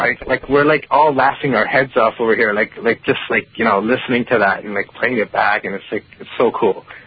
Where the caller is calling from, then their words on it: Faroe Islands; I'm phoning from the Faroe Islands.